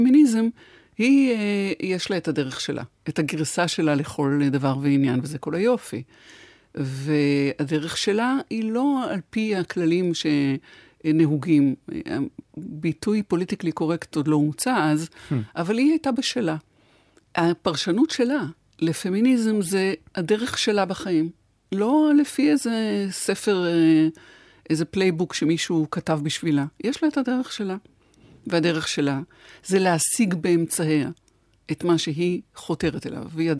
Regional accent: Tel Aviv, Tel Aviv District, Israel; אני נולדתי וגדלתי שני בלוקים מבית דבר, אחד מהפינת שינקין, קפה תמר היה הבית שלי

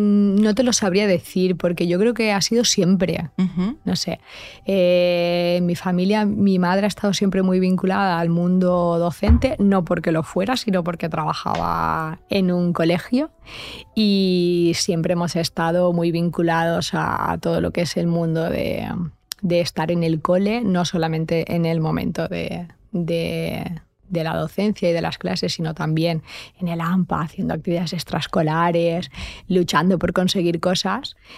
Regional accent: Valencia, Valencian Community, Spain; porque vivo en el Mediterráneo, porque soy de Valencia, y entonces es como mi estandarte

